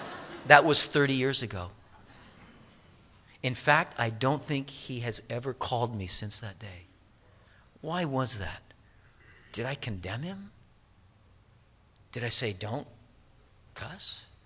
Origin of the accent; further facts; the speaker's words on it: Anaheim, California, United States; all of the friends that I grew up with is in Anaheim